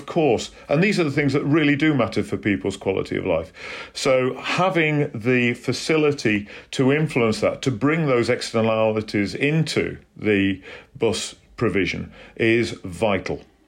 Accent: Yorkshire and the Humber, United Kingdom; I remember when I grew up in South Yorkshire, as a young person

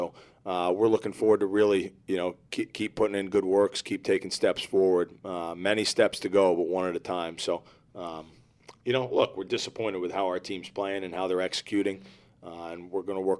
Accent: Darien, Connecticut, United States; Darien baseball. I grew up in Darien, Connecticut, and it couldn't cut it.

